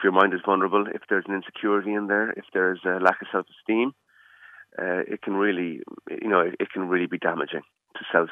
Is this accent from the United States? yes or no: no; Cork, Munster, Ireland; when I was growing up in Cork